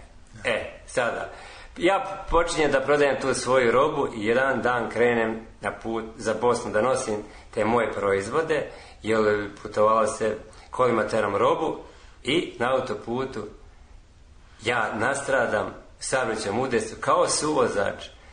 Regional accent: Makovište, Zlatibor District, Serbia; also born or lived in Belgrade; Ja sam rođen u Kosjeriću, selo Makovište, i završio sam tamo osnovnu školu. Otišao sam da se školujem, srednju školu sam završio u Beogradu, s građevinsku.

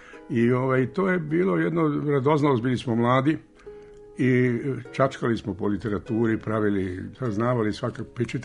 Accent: Belgrade, Serbia; Ja sam iz Beograda došao tamo

